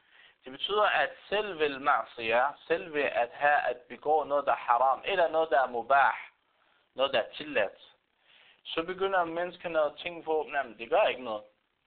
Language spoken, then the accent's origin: Danish; Palestine; jeg kan udtale mig som palæstinenser og palæstinensisk befolkning